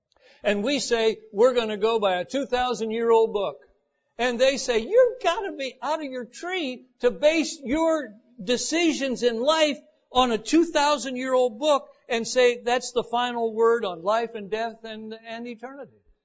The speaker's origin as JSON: {"language": "English", "region": "Ohio", "country": "United States", "said": "I'm from Northwest Ohio."}